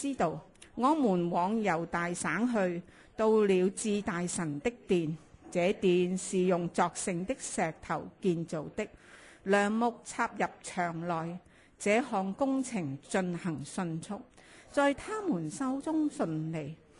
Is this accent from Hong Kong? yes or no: yes; Hong Kong; 即是我哋香港人叫插水式